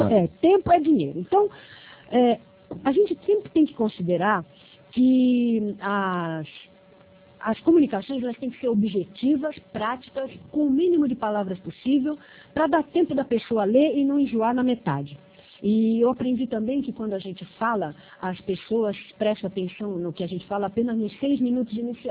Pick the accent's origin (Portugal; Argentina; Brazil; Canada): Brazil; mas eu, como brasileira